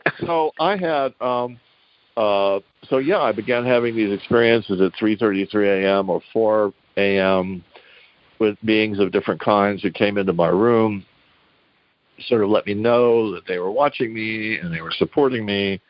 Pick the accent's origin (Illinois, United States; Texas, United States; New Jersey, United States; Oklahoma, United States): Texas, United States; You know, I was this guy from Texas, you know, from this podunk paper, the Express News, you know, and in San Antonio.